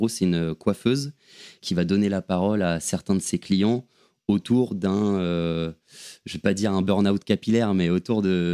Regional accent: Paris, Île-de-France, France; je suis parisien, j'ai grandi à Paris et j'étais souvent entouré avec mes potes, machin. Et j'ai déménagé en 2016, je crois, à Aix-en-Provence pour le boulot pendant un an et demi.

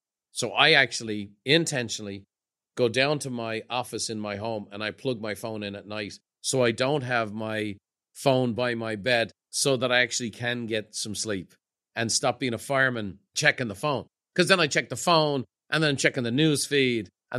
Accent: Ireland; now in United States; I grew up in Ireland as a family of painters.

